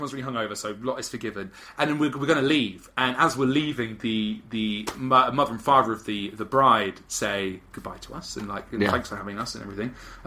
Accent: United Kingdom; We were like, no, we're British. We're like, you're English, actually. We're not from here."

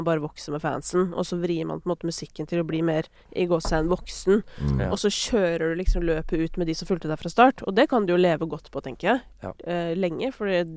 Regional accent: Oslo, Norway; Det altså et spa rett utenfor Oslo, der jeg kommer fra.

